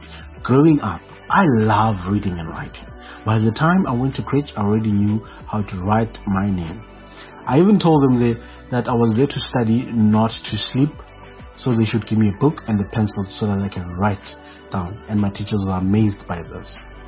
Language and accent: English; Khayelitsha, Western Cape, South Africa; I was born and bred in Ekhayelitsha on the 11th of May